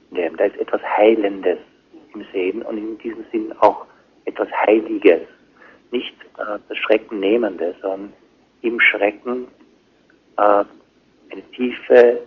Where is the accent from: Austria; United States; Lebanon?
Austria; ich sage es eben auch gerade bewusst als Österreicher, wo das leicht anders ist